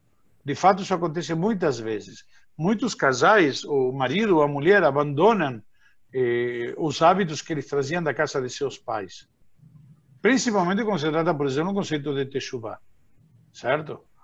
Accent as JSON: {"language": "Portuguese", "country": "Argentina", "second_language": "Portuguese", "moved": "yes", "lives_now": "Brazil", "said": "Eu sou da Argentina e vim morar no Brasil."}